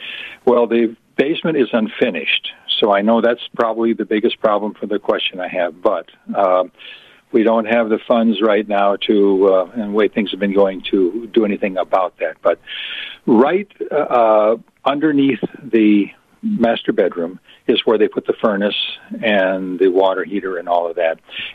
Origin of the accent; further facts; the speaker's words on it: Park Ridge, Illinois, United States; also born or lived in Seattle; Well, I grew up here. I'm from Park Ridge originally, and I'm 81 now.